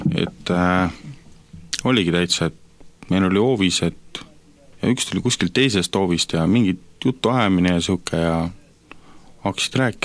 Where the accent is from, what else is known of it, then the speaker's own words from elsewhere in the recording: Tallinn, Harju County, Estonia; now in Loksa, Estonia; nagu öeldud, olen 25-aastane, pärit olen ma Tallinnast ja hetkel elan Loksal. Vanemate juures.